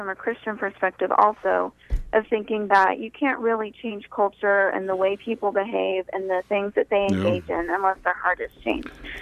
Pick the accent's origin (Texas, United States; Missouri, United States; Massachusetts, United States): Texas, United States; And I am from Texas, so not from New York.